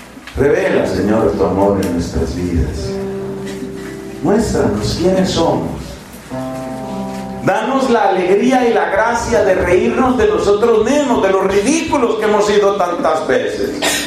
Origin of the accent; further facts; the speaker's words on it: Caribbean coast, Colombia; Yo vengo de Colombia. ¿Y de qué parte de Colombia? Pues allá de la costa. Yo tengo mi ancestro de esclavo negro o de esclava negra, de lo que sea.